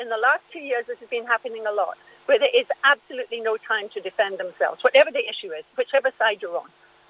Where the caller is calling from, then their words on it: Elviria, Andalusia, Spain; from Elviria.